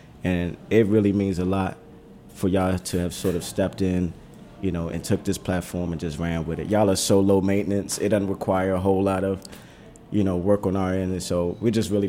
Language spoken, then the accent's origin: English; Washington, District of Columbia, United States; And I grew up in the Ritz, which is Jubilee Housing. It's a affordable housing community, or most people in the back in the day would have called it the projects, you know.